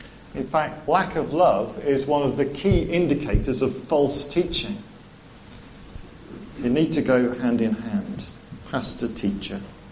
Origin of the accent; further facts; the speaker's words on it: Wales, United Kingdom; I was brought up in South Wales. An Englishman brought up in South Wales. They taught me Welsh for about 5 years. But I didn't want to learn Welsh.